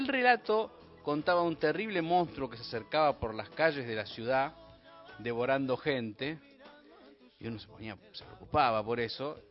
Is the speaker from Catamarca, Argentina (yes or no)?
no; Buenos Aires, Argentina; born there; Nací en Buenos Aires en el 67